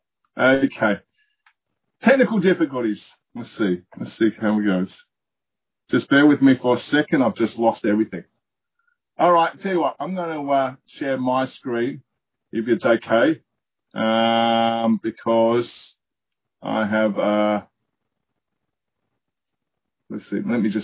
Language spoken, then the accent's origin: English; Australia; we might call ourselves an Aussie Christian. And the emphasis is strong again on being Aussie.